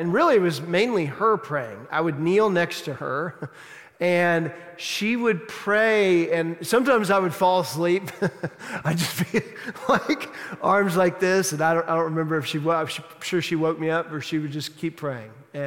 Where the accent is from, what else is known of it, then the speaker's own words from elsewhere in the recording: Dallas, Texas, United States; I'm originally from Texas, and I grew up as an only child, and my parents in Dallas when I was younger got separated